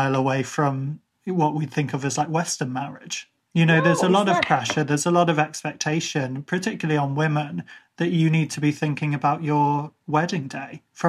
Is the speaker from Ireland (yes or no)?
yes; Ireland; within my family, being Irish, we have arranged marriages.